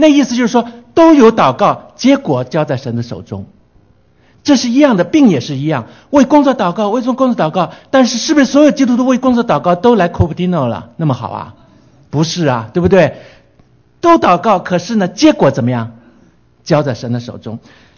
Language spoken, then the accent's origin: Chinese; China; 是西方人，不是我们中国人。